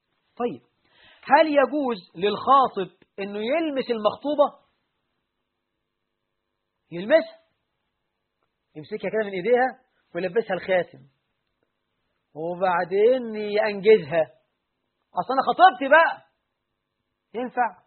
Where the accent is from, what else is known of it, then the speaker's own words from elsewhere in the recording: Egypt; الشبكة عندنا في مصر مش هدية